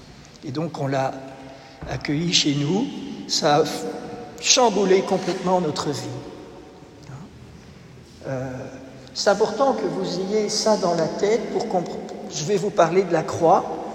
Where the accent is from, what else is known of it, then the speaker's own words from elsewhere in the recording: Belgium; comme on dit dans mon pays, puisque je suis belge.